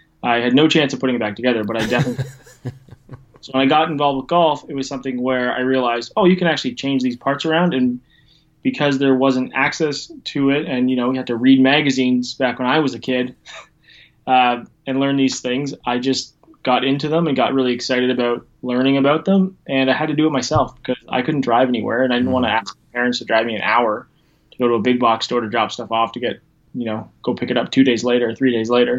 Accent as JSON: {"language": "English", "country": "Canada", "said": "I used to live in a city that was a little closer to Toronto, but that's more in the minutiae of things. So I am Canadian"}